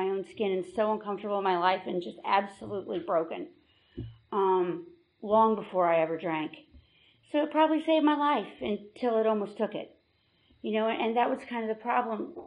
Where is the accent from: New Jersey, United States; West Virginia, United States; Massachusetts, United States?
New Jersey, United States; You know, I'm from New Jersey. I grew up most of the time by the Jersey Shore